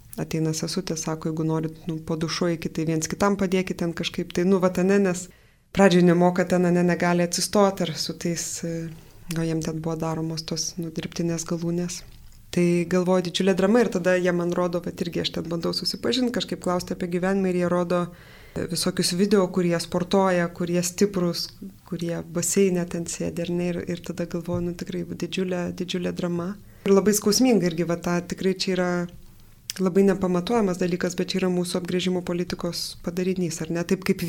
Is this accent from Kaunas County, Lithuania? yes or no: yes; Kaunas, Kaunas County, Lithuania; kadangi Kaunas, aš iš Kauno